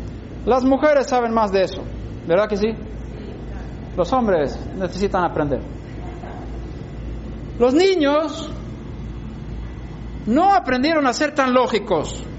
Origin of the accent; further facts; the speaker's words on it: Sweden; born there; Spanish is a second language; also born or lived in United States; en Suecia, donde yo nací